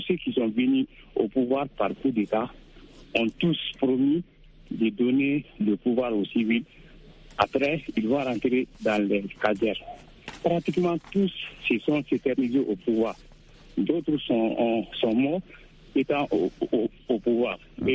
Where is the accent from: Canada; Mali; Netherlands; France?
Mali; Bamako; je suis de Bamako et précisément de Ségouéline-Koro.